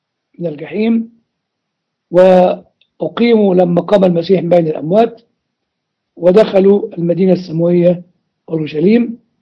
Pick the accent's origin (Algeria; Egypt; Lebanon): Egypt; Upper Egypt; في نقطة نسميها عندنا في الصعيد يقول لك نغزة